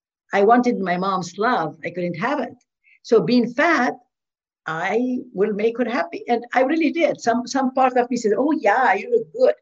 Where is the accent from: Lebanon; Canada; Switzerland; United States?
Lebanon; moved away as an adult; I was raised in Lebanon. I was born and raised in Lebanon. I came here when I was 18, 19. I came from a huge family.